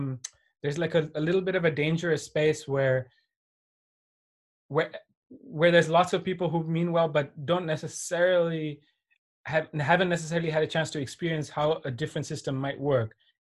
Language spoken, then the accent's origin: English; India; I come from India